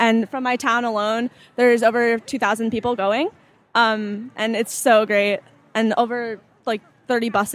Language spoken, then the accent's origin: English; Maplewood, New Jersey, United States; Maplewood, New Jersey. And I'm 17.